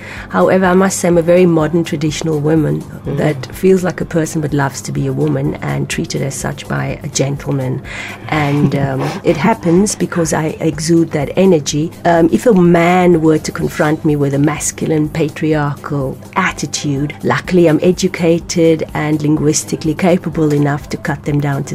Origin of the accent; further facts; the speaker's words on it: Cape Town, Western Cape, South Africa; moved away as an adult; also born or lived in Hamburg, Germany; grew up in Cape Town, South Africa, and left when I was 19, and I did my university degree in Hamburg, Germany.